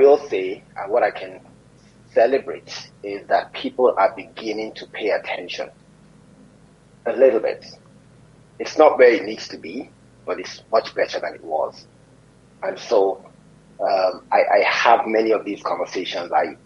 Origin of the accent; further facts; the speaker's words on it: Nigeria; So I can speak to the cultural nuance of being a Nigerian, and I can speak to the science of what needs to be done.